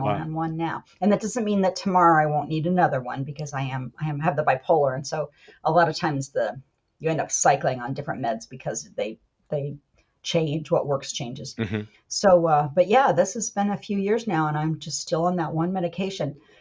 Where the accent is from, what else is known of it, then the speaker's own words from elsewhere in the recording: Ohio, United States; I'm from Central Ohio and I'm a third generation Ohio State Buckeye.